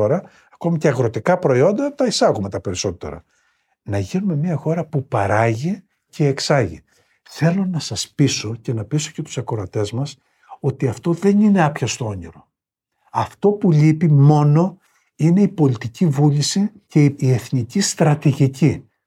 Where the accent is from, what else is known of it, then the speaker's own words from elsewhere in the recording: Greece; Να βοηθήσω την πατρίδα μου να δημορφώσει ένα νέο παραγωγικό μοντέλο